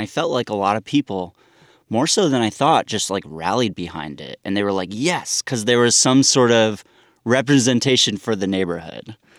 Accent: Vermont, United States; And plus, you know, I grew up in Vermont, so I know everything. I know so many different things in so many different towns because we moved around a lot

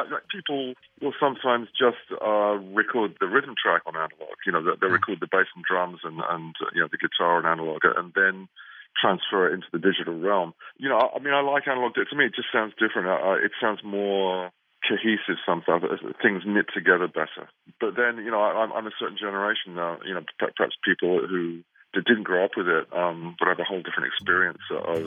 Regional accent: London, United Kingdom; You know, I grew up in London.

